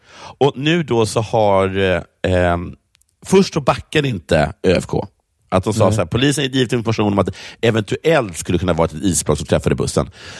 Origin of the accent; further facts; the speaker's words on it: Skåne, Sweden; Jag är ju skåning.